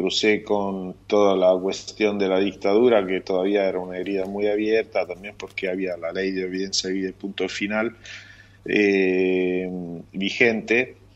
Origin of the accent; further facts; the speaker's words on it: Rome, Lazio, Italy; Spanish is a second language; Soy italiano, romano